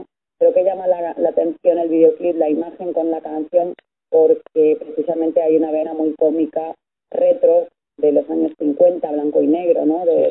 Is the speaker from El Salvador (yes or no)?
no; Balearic Islands, Spain; now in Madrid, Spain; Yo que soy de Mallorca, pues mira, para salir de la isla lo que tardé en la península, ¿no?